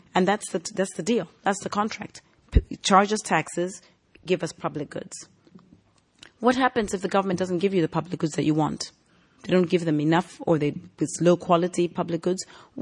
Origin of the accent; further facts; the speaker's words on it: Zambia; When I was growing up in Zambia, I remember people saying that Zambia's debt burden was number two only to America's